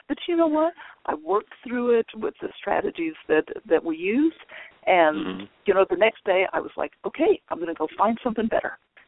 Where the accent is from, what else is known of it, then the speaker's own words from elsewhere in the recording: Texas, United States; You know, I'm here from Texas. We shoot around here, at least hands on the fence, you know.